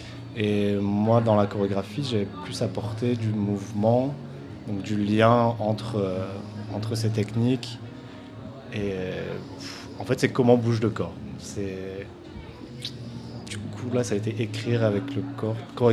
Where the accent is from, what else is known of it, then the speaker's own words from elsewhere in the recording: Occitanie, France; Et moi, je suis du sud de la France.